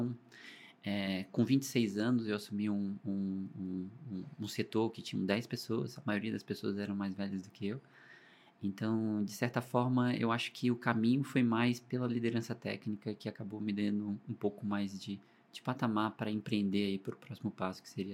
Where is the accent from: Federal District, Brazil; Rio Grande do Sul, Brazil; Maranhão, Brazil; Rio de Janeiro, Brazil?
Federal District, Brazil; Brasília; eu sou de Brasília, né? Não sou nativo aqui do Espírito de São Paulo. Então, estou aqui já há bastante tempo. Não peguei o sotaque ainda, mas já estou aqui há bastante tempo. Eu vim fazer faculdade